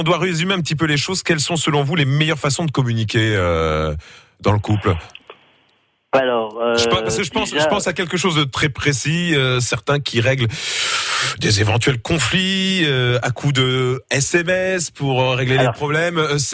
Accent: La Rochelle, Nouvelle-Aquitaine, France; now in Angoulême, France; je suis tout nouveau là dans le secteur et je viens de La Rochelle, moi, à la base, oui.

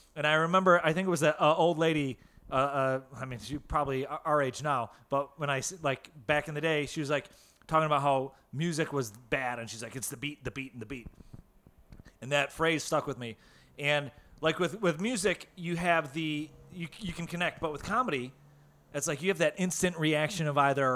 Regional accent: Bay City, Michigan, United States; Battle Creek. I'm from Bay City.

